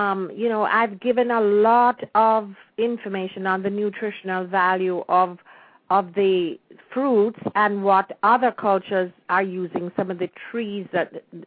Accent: Kingston, Jamaica; And I remember growing up in Kingston.

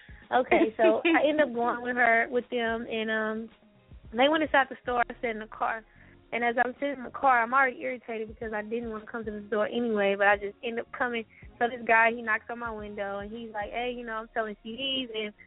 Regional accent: Houston, Texas, United States; I would go and sing on the porch because I grew up in Fifth Ward on the north side in the hood area of Houston, Texas.

